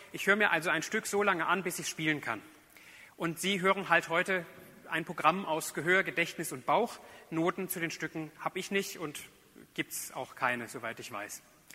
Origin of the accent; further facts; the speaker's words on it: Öhringen, Baden-Württemberg, Germany; dass es in Öhringen in meiner Heimatgemeinde zu hören sein wird